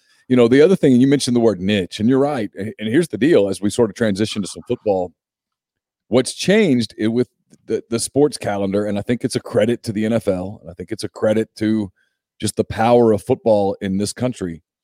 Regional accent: Ruston, Louisiana, United States; I grew up in Ruston, and there was a forward at Louisiana Tech named Carl Malone.

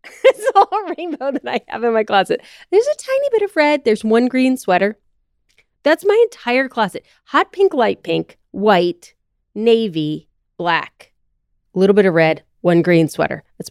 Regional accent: United States; So I'm an American.

